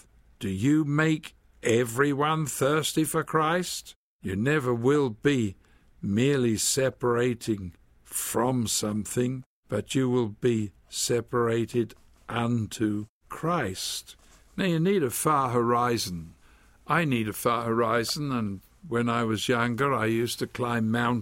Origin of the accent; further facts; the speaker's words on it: London, United Kingdom; I grew up in London as a boy, and all I saw were walls.